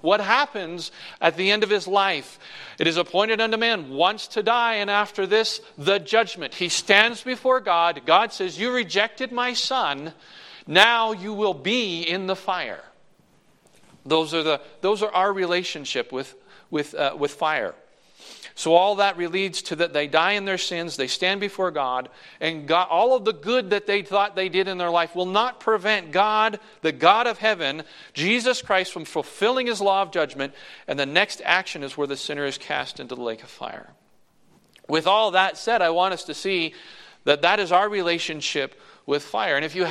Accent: New Brunswick, Canada; I grew up in New Brunswick, Canada, which is above Maine, if you don't know where that is.

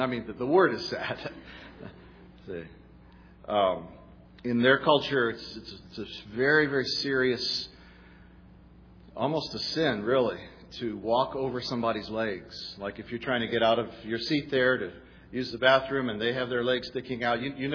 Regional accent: Japan; also born or lived in Hawaii, United States; I grew up in Japan and Hawaii

